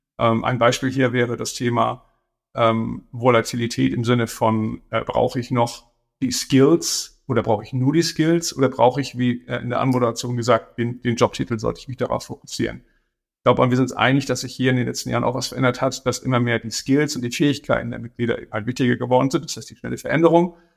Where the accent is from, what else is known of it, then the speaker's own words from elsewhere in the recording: Northern Germany, Germany; Ich bin ein Norddeutscher, insofern ist auch die lokale Nähe da sehr, sehr groß.